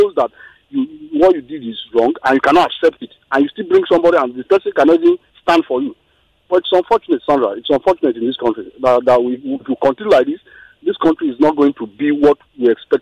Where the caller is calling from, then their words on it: Kenya; I'm calling from Kenya.